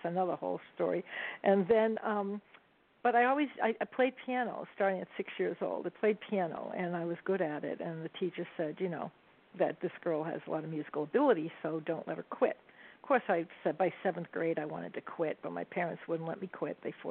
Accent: Boston, Massachusetts, United States; I grew up in the Boston area. And, again, came from 100% Greek background

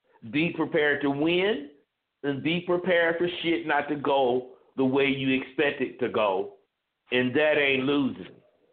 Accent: Vallejo, California, United States; I grew up in Vallejo, California, but my folks was out of Louisiana.

